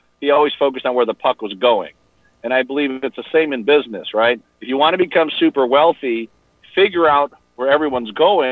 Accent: Chicago, Illinois, United States; born there; So I was born in the South Side of Chicago, went to a great high school, went on to a school called Loyola University

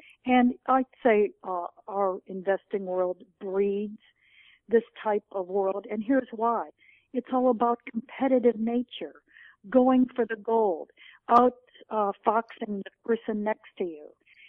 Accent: Illinois, United States; now in New York, United States; But I grew up in Illinois, so I appreciate it. But it's been great fun to be an East Coaster and a New Yorker for many years

